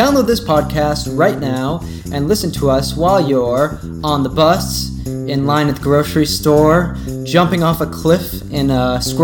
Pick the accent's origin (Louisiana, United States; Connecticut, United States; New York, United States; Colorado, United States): Colorado, United States; I am from Colorado, and Justin also spent several years going to university there, running in the beautiful Rocky Mountains